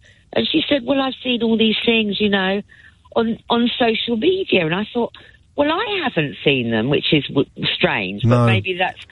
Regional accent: South East England, United Kingdom; moved away as an adult; now in London, United Kingdom; I grew up on the South Coast and I moved to London when I was 19. My family all stayed down on the South Coast.

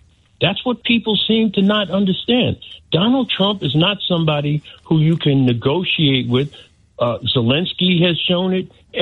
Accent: United States; have always admired the British people for one thing, over and above anything in the United States, and I'm an American, okay?

